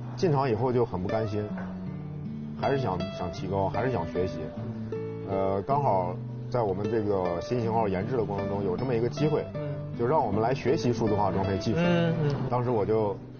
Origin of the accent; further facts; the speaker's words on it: Shaanxi, China; 这是我们陕西人的这个特色。